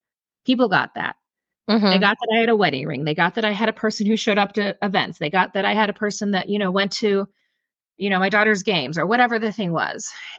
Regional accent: St. Louis, Missouri, United States; And so I was raised in St. Louis, where Crossroads is pretty prevalent.

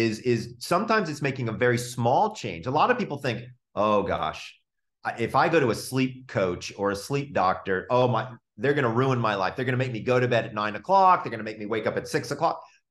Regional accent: Sandy Springs, Georgia, United States; I'm from Sandy Springs, Georgia. So it was like old home week for me, right?

